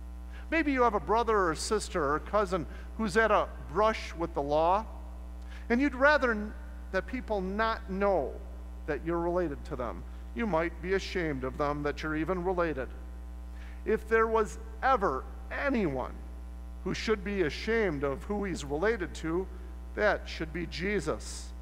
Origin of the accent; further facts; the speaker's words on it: Flint, Michigan, United States; I was raised in Flint, Michigan.